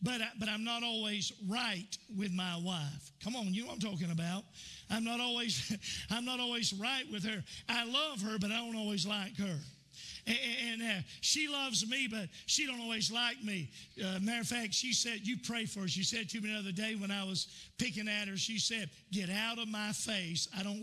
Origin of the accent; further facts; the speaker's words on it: Hilliard, Florida, United States; Hilliard, Florida. And Hilliard's so small, you have to go to Jacksonville to turn around. And but I was raised in Hilliard, Florida. I was raised in a house that was never completed.